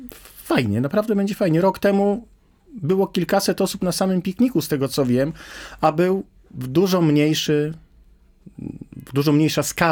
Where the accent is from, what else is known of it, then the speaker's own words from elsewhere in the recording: Warsaw, Masovian Voivodeship, Poland; ja jestem warszawiakiem, stąd też był pomysł zorganizowania tego tutaj